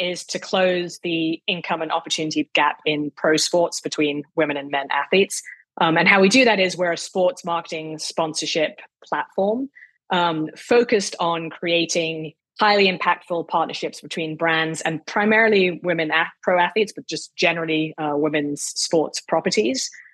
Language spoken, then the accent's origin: English; Hong Kong; I grew up in Hong Kong.